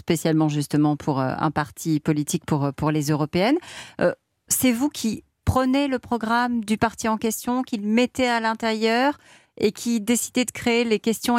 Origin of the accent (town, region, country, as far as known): France